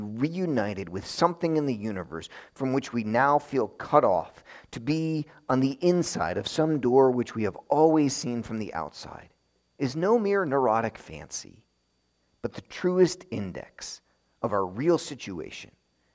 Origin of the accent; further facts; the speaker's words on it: New York, United States; While I was in Israel, I would tell my classmates that I was from New York, and many of them had no idea what that meant.